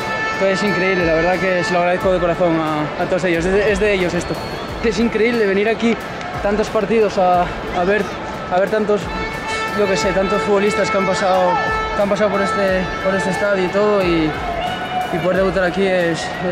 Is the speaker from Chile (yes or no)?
no; Asturias, Spain; now in Madrid, Spain; Más cuando soy de fuera, soy de Asturias y en estos 7 temporadas que llevo fuera de casa y llevo aquí en Madrid